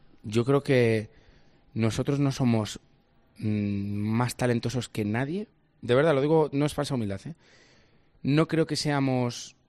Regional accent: Valladolid, Castile and León, Spain; born there; Sí, nací en Valladolid, por supuesto.

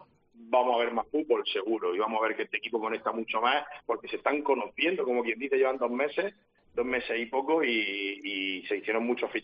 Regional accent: Murcia, Region of Murcia, Spain; yo soy murciano y yo vivo en Murcia y yo he venido a ver con mi abuelo el Real Murcia aquí a La Condomina

